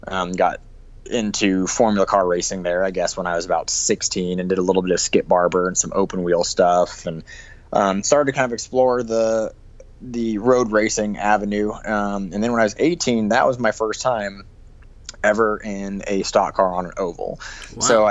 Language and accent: English; Park City, Utah, United States; I did. Yeah, technically I grew up in Park City.